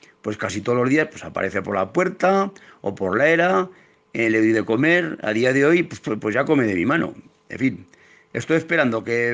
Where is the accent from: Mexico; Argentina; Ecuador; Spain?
Spain; Aragon; born there; 65 años, soy natural de un pueblecito de la provincia de Teruel llamado Tornos. Está situado en la comarca del Jiloca y es uno de los pueblos de ahí del entorno de la Laguna de Gallocanta.